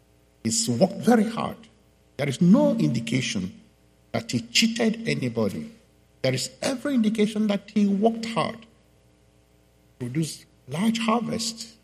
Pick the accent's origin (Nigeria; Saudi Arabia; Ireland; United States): Nigeria; Actually, I come from Nigeria. I came in last month. And I live and I work in Nigeria.